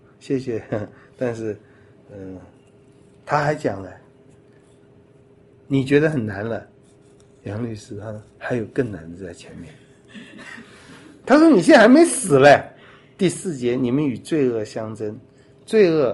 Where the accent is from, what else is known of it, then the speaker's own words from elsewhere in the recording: China; 我们中国人不是，中国人不大喜欢运动，不大喜欢跑啊跳啊，我觉得是西方来了我们才比较注重体育。